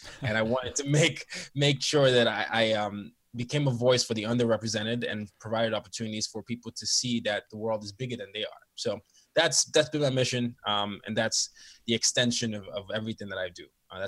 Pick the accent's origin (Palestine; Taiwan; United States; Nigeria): Nigeria; I'm a Nigerian, and I grew up in 5 countries and 4 continents.